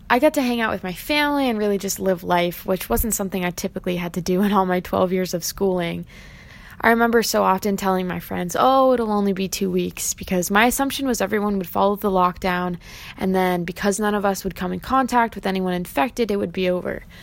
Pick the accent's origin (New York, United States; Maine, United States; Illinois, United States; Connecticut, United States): Connecticut, United States; I am proud to say I'm from Connecticut, which handled the virus pretty well.